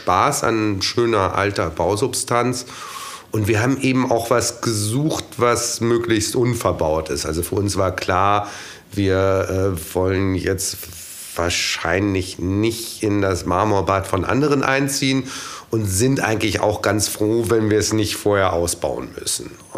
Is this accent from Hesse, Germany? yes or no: no; Hamburg, Germany; Ich komme auch aus Hamburg.